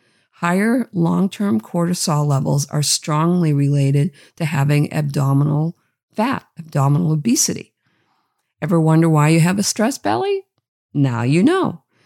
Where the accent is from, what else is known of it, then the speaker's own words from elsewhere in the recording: Massachusetts, United States; accent: Boston; think Boston accent, and I grew up in Massachusetts, so I have the right to pull that out when I so choose.